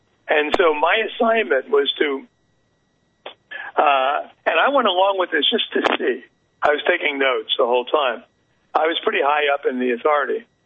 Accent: Newark, New Jersey, United States; I'm from Newark, New Jersey, which may be the most corrupt city in America.

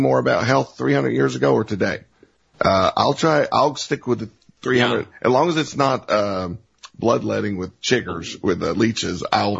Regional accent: the South, United States; And I grew up in the South, and of course there's the Bible Belt.

